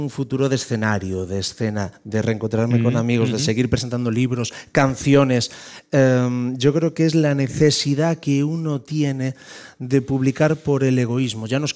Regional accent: Galicia, Spain; Y venir a mi tierra, la que tanto echo de menos, a Galicia

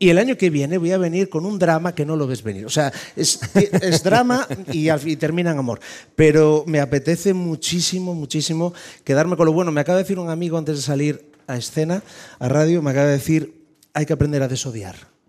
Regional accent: Galicia, Spain; Y venir a mi tierra, la que tanto echo de menos, a Galicia

